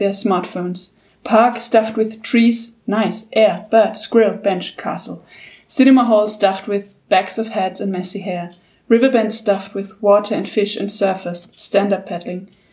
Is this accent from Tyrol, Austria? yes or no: no; Vienna, Austria; I'm a big city girl. I'm from Vienna.